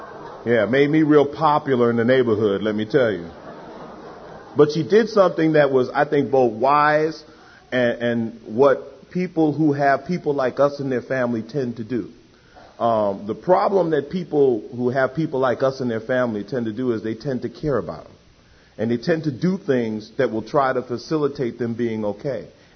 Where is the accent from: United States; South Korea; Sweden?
United States; New York; the thing that always bothered me about growing up in New York is I never got a chance to join a game.